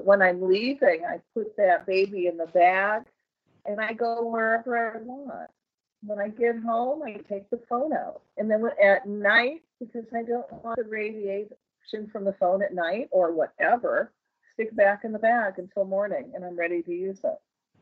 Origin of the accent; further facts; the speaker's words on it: Michigan, United States; You know, I'm from Michigan too. That's why we get each other's sense of humor